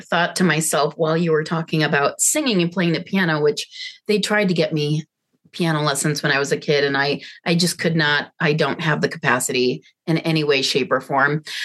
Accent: Midwest, United States; now in Santa Fe, United States; You know, I grew up after we moved home from the overseas, I grew up in the Midwest.

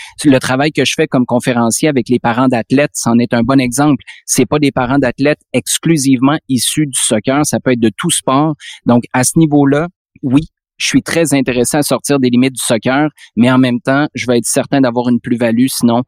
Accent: Quebec City, Quebec, Canada; moi, j'ai grandi à Québec comme toi

